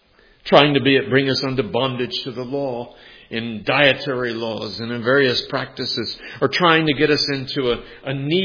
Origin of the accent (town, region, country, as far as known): San Antonio, Texas, United States; born or raised there